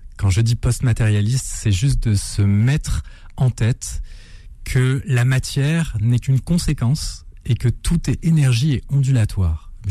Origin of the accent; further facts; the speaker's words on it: Côte d’Ivoire; Oui, j'ai vécu là-bas. J'ai passé toute ma petite enfance là-bas.